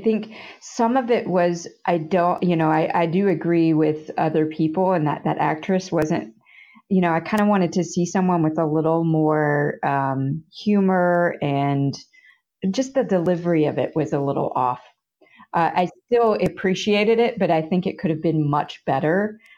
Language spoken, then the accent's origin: English; Hendersonville, Tennessee, United States; I grew up in Tennessee, Hendersonville, Tennessee, which is basically a suburb of Nashville.